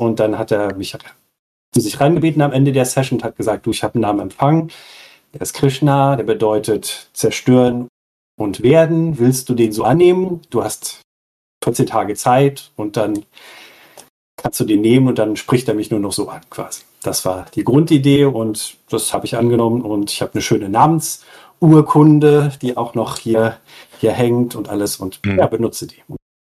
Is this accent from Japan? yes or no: no; Luxembourg; now in Berlin, Germany; Ja, Luxemburg. Ich komme aus Luxemburg. Ursprünglich bin aber schon über die Hälfte meines Lebens seit 1998 in Berlin. So, ich kann auch Berlinern.